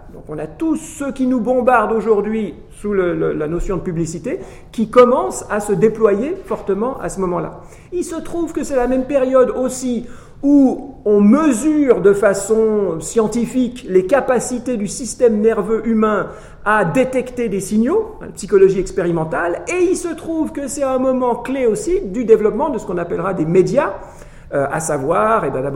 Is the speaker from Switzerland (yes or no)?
yes; Switzerland; ah c'est les Suisses, moi je suis Suisse donc j'ai 95